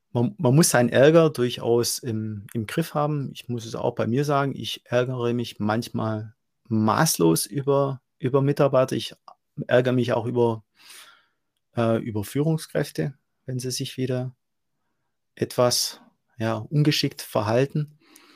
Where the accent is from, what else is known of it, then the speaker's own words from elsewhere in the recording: Germany; Ich weiß, es ist immer schwierig, als Deutscher zu vertrauen.